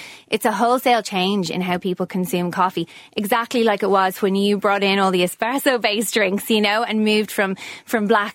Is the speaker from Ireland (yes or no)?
yes; Dundrum, Leinster, Ireland; also born or lived in United States; I suppose I'm 50% American. I'm originally from Dundrum, but we lived in the States for a long time. Jeff is American. I am a citizen, so I suppose I can claim both now.